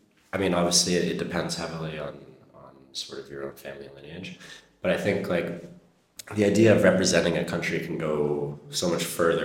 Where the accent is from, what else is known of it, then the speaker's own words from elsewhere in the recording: Ireland; I mean, I'm, as of right now, the first and only Irish freestyle